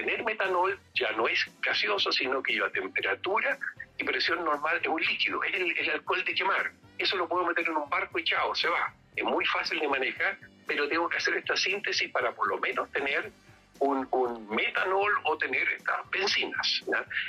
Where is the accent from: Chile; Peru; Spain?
Chile; Yo creo que todo esto nos va a beneficiar como chilenos, tenemos que unificarnos.